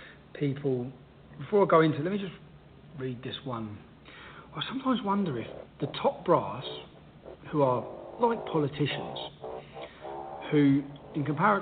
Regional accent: United Kingdom; I'm a British citizen and I think that we have to have a strong British armed forces with great morale.

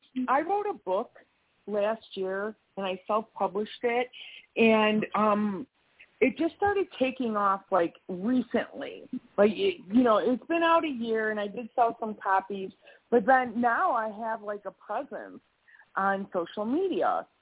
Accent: Illinois, United States; now in Lake Geneva, United States; I am originally from Illinois, but I moved up to Wisconsin last October.

